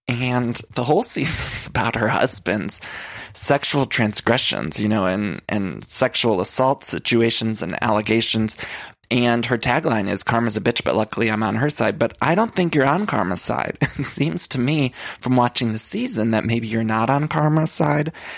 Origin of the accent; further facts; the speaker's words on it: Ohio, United States; And I am from Ohio, and particularly seeing the news coming out of Dayton this week has just been, it's been tough.